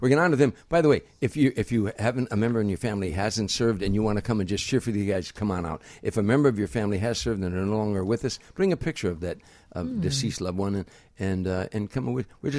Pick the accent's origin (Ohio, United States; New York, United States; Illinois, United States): Illinois, United States; Harvey; I've been a Cubs fan since I was 5 years old, you know, and growing up in Harvey, they were all Sox fans.